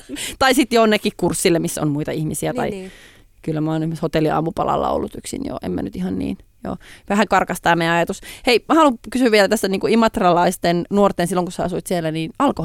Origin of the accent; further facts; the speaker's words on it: Nurmes, North Karelia, Finland; moved away as an adult; now in Helsinki, Finland; kun muutin Nurmeksesta Helsinkiin, mun sisko oli asunut muutaman vuoden Helsingissä, ja muutin hänen kanssaan